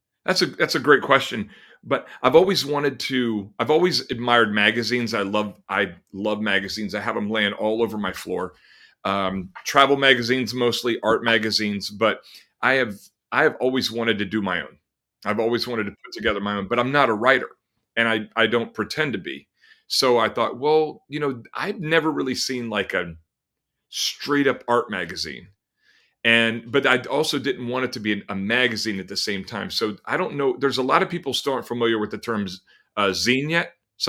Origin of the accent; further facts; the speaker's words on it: Minerva, Ohio, United States; also born or lived in Maslin, Ohio; I'm from Ohio originally, I started going to school when I was little in Minerva, actually.